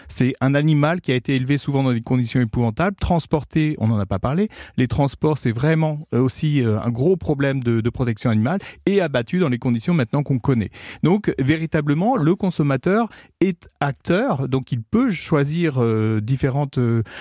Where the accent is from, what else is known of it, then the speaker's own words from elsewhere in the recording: Normandy, France; Je suis normand.